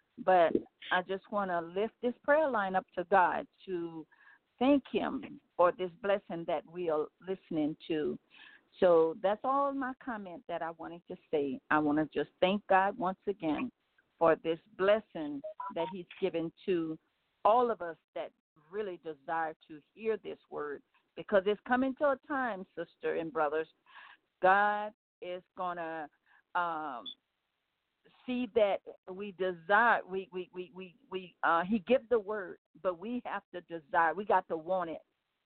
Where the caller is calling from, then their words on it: Louisiana, United States; I'm calling from Louisiana.